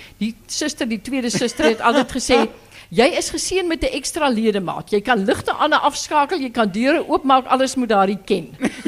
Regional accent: Graaff-Reinet, Eastern Cape, South Africa; So, maar ek kom van Graaf Reinet, die ou droë wêreld, maar een van die mooiste gedeeltes in die Karoo.

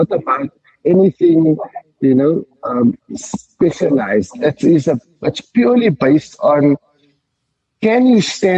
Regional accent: South Africa; born there; I'm a South African born baby.

